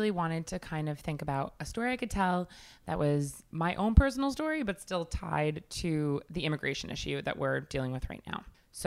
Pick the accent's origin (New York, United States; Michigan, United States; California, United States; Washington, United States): New York, United States; Long Island; And I grew up in Long Island, as everybody on the planet knows by now.